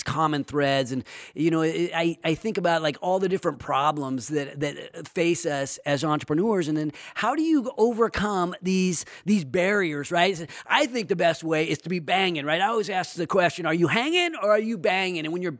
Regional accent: Sacramento, California, United States; my family, my friends, and my community, my hometown of Sacramento.

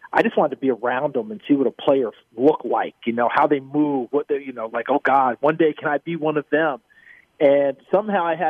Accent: New York, United States; because I grew up back in New York State, Matt.

